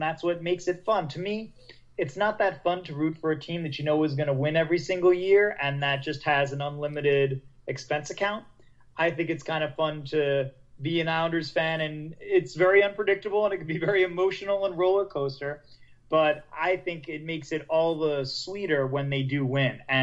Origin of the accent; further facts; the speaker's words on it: Queens, New York, United States; being from Queens, I grew up in Queens, and it was always the shadow of Manhattan